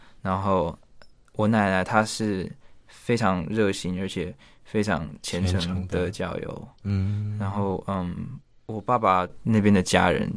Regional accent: Taiwan; 然后我觉得我是台湾来的，然后台湾的特色之一就是讲台语

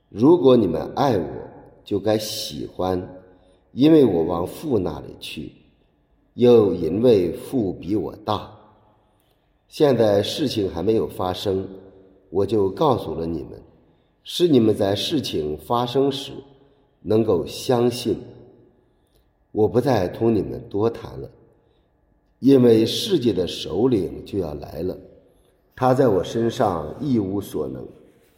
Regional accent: China; 特别是咱们中国人，我们中国人真正平安的时候不多

